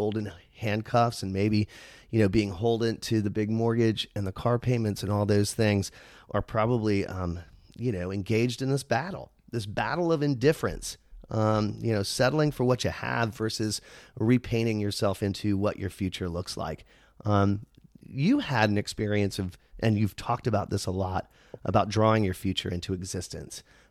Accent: Orlando, Florida, United States; And I worked at Disney. I grew up in Orlando. I drove a freaking monorail.

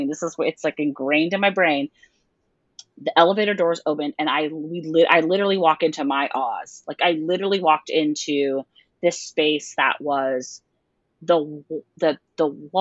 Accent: Florida, United States; now in New York City, United States; I was in New York City here where I live now, but I was here from Florida.

